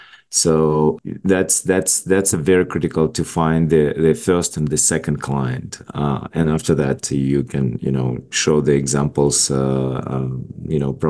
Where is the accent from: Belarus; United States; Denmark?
Belarus; now in Canada; I moved to Canada from Belarus around 15 years ago